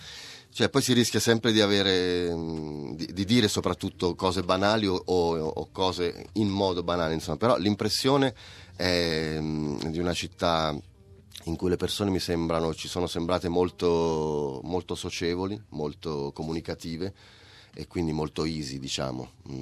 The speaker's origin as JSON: {"language": "Italian", "town": "Rome", "region": "Lazio", "country": "Italy", "lives_now": "Milan, Italy", "said": "Io sono di Roma, ma vivo da tanto tempo a Milano e ci sto benissimo, anzi, e apprezzo ormai anche la milanesità nei comportamenti"}